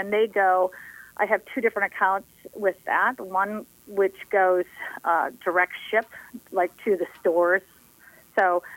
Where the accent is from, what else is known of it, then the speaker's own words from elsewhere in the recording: Alaska, United States; It's like, no, I grew up in Alaska. Nobody in Alaska knows what a peony is.